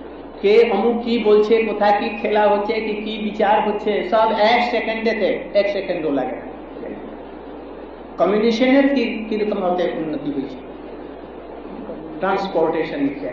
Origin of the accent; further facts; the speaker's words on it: India; ভারত থেকে আসি, আমি একটি সমৃদ্ধ অত্যন্ত সমৃদ্ধ ভারত থেকে এসেছি